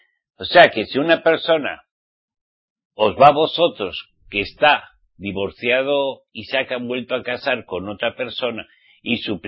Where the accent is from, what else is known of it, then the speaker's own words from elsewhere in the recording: Spain; Soy español. Nací en España, pero soy israelita. Redimido por la sangre de Yeshua